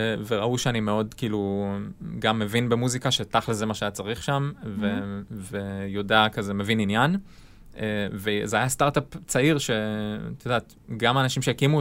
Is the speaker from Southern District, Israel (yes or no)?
yes; Arad, Southern District, Israel; moved away as an adult; now in Tel Aviv, Israel; אבל בגדול אני גדלתי בערד, ואחרי הצבא אני עברתי לתל אביב, בלי שום ידע בתחום הזה